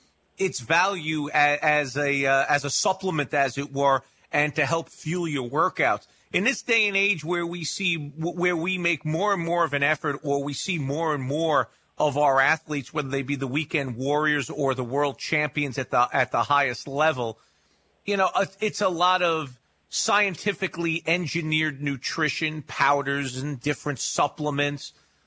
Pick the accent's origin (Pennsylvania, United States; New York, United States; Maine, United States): New York, United States; Because I grew up in New York and I never saw a milkman.